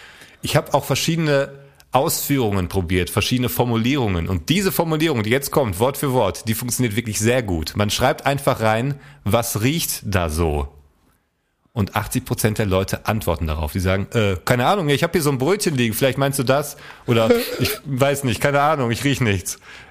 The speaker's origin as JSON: {"language": "German", "region": "Hesse", "country": "Germany", "said": "ich bin Hesse"}